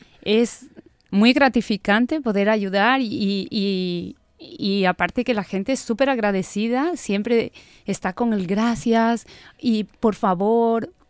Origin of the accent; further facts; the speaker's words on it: Bolivia; yo soy de Bolivia, y es muy distinto al que imparten aquí